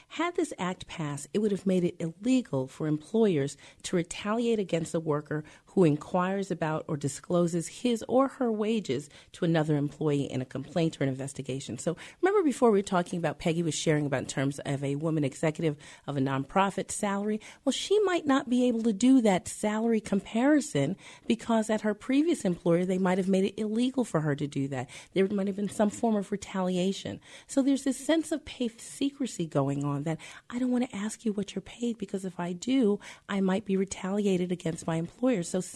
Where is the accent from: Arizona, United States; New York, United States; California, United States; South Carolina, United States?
New York, United States; New York City; now in Pittsburgh, United States; I'm not a Pittsburgher, I'm originally from New York City, but when I think about Pittsburgh after living here almost 20 years, I think about this kind of blue-collar city, this friendly, family-oriented city.